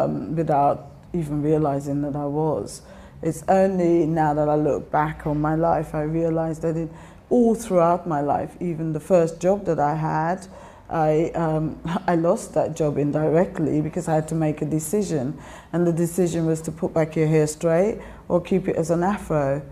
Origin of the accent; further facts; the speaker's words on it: Guyana; accent: Guyanese; And when I speak, I tell people I'm from Guyana.